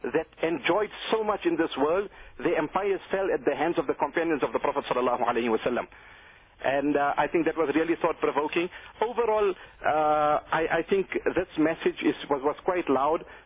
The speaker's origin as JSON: {"language": "English", "country": "South Africa", "said": "Nowhere near as tasty as our South African bread, but averagely we used to pay more than 50 rand for half a loaf of bread."}